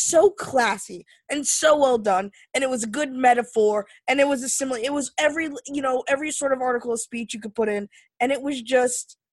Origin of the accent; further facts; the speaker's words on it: United States; It's hard almost as an American, I think, to produce